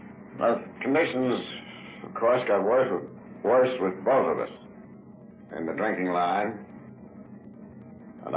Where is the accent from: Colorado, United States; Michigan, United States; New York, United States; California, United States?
New York, United States; Albany; I was born in Albany, New York, and attended the Albany Academy in that city. And I summered in Manchester.